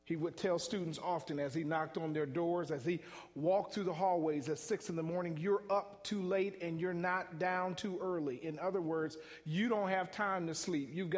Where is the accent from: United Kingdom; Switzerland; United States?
United States; Cleveland, Ohio; I know I'm from Cleveland. I know LeBron James, but the truth be told, Jordan is still king